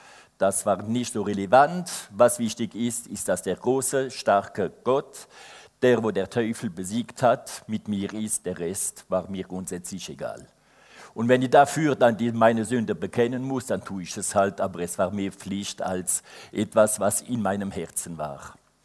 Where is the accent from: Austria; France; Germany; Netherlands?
France; German is a second language; now in Unterkulm, Switzerland; Ich bin, wie es schon gesagt worden ist, ein Franzose, aber ich lebe schon circa 23 Jahre hier. Bin nach Unterkulm gezogen wegen familiärer Umständen.